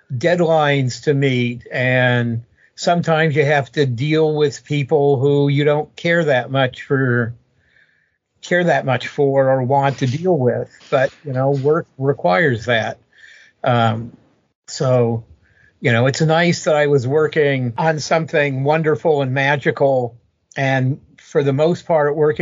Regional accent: Los Angeles, California, United States; You know, I grew up in Los Angeles, but my family wasn't in the entertainment industry.

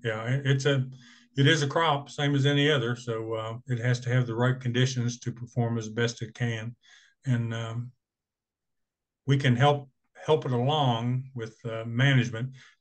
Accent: Midwest, United States; now in Colorado, United States; I'm a transplant, as many people are. I came from the East Midwest, 45 inches of rain a year or more. I did not know a person. I knew no one who had in-ground irrigation when I moved out here to Colorado.

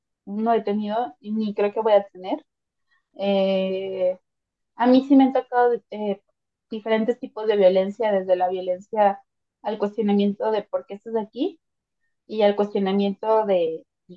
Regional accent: Mexico; somos mexicanos

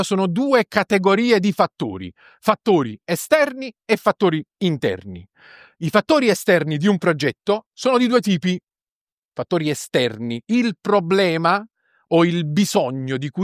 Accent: Naples, Campania, Italy; Sono napoletano

